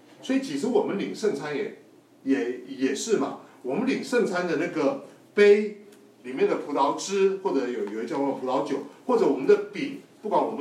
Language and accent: Chinese; China; 其实我们中国人都不懂得休假，老实说